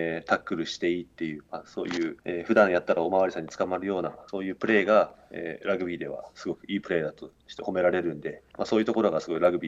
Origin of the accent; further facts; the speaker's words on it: Koriyama, Fukushima, Japan; 僕は郡山市の御代田町出身なんでね、御代田町の大自然の中で遊んだりとか、あとは近所にカルチャーパークっていう遊園地があったんで、そこにもよく行ったりしてました。